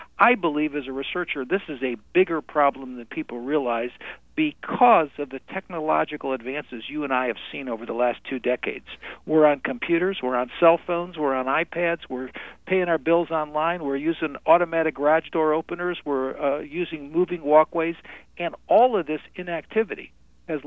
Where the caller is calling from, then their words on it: Royal Oak, Michigan, United States; I'm calling from Detroit, Michigan, actually Royal Oak, Michigan.